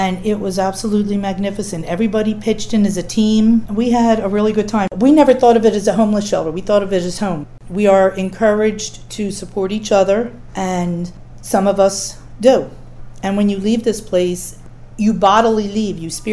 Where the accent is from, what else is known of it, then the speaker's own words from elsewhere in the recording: Philadelphia, Pennsylvania, United States; I was here from Philadelphia. I knew nobody.